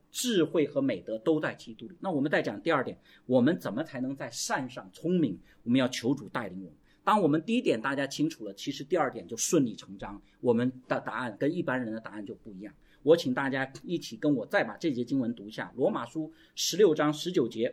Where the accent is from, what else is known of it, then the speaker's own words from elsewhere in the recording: China; 这个跟我们中国人的习惯又不一样。我们中国人太多习惯就是说